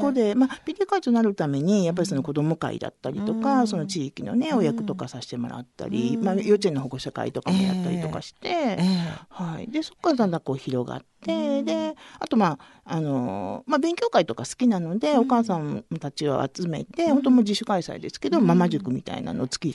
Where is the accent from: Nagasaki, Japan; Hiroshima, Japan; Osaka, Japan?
Hiroshima, Japan; 私の地元、あの、もともと前にいた広島でやってたり